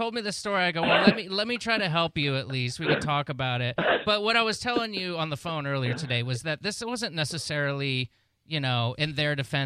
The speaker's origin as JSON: {"language": "English", "town": "Largo", "region": "Florida", "country": "United States", "tie": "born or raised there", "said": "I grew up in Largo"}